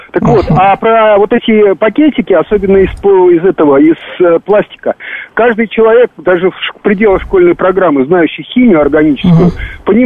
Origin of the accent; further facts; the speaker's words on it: Baku, Azerbaijan; now in Moscow Oblast, Russia; Вот послушайте, я бакинец, и чай – это близнецы-братья.